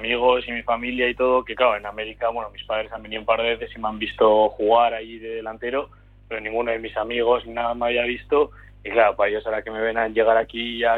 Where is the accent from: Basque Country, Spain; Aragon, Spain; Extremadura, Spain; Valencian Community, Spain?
Basque Country, Spain; Bilbao; yo soy de Bilbao de toda la vida, pero es verdad que llevo muchos años fuera.